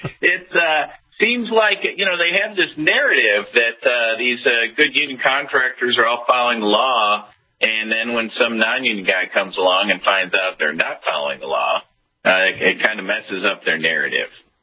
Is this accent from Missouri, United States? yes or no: yes; Missouri, United States; You can imagine being a Midwesterner from Missouri